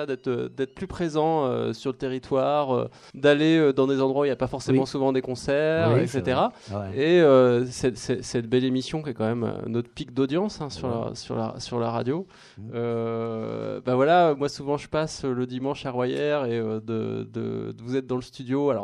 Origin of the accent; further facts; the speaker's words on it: Normandy, France; born there; Non, moi je suis né en Normandie, dans l'Orne.